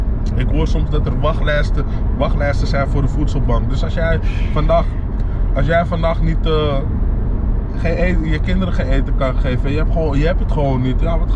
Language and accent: Dutch; Amsterdam, North Holland, Netherlands; ik ben in Amsterdam Zuidoost opgegroeid. Toevallig, we rijden nu langs waar ik ben opgegroeid.